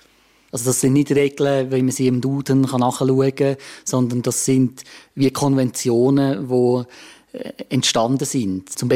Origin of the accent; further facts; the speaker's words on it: Nidwalden, Switzerland; accent: Nidwalden German; habe ich mich wie mit dem Dialekt angefreundet, mit meinem Nidwaldner Deutsch. Das ist dort plötzlich so etwas geworden vom Stolz, den ich hatte für den Dialekt.